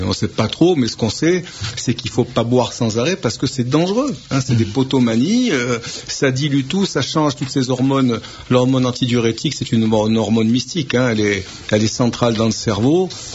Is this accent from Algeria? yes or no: yes; Algeria; Moi, quand j'étais petit en Algérie, il faisait 60 à l'ombre.